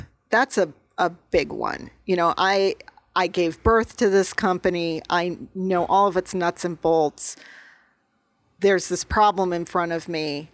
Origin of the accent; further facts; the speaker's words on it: Tucson, Arizona, United States; Well, and I think growing up in Tucson, I mean, I've lived here since I was six.